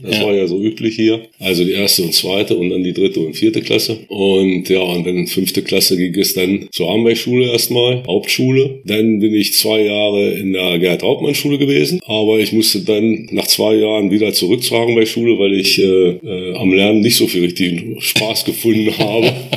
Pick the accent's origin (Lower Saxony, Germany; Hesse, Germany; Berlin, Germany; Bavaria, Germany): Lower Saxony, Germany; Göttingen; Ich bin 1958 geboren in Göttingen und bin seitdem auch in Holtensen immer geblieben, nie irgendwo anders gewesen.